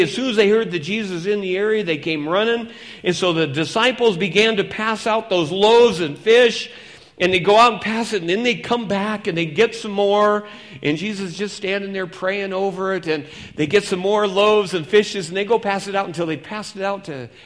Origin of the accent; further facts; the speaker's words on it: Seattle, Washington, United States; I know just what those disciples are feeling because I'm from Seattle, Washington, you know, or at least the Seattle area, and my dad and I boated from the time I was probably late grade school or early middle school.